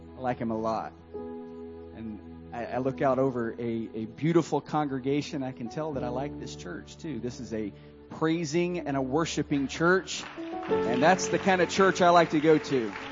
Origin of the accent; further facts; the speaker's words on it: Tennessee, United States; And I'm from Tennessee, so you already accept me, hopefully.